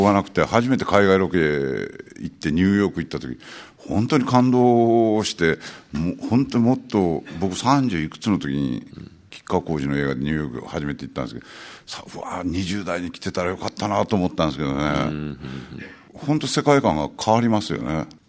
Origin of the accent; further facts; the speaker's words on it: Kobe, Hyogo, Japan; 昔僕は地元が神戸なんで